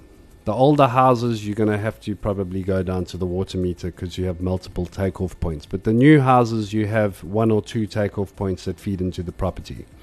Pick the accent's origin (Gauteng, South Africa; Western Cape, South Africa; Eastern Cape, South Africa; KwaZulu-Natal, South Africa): KwaZulu-Natal, South Africa; Ballito; being a brother, a father, and a mentor to me growing up in Bolito.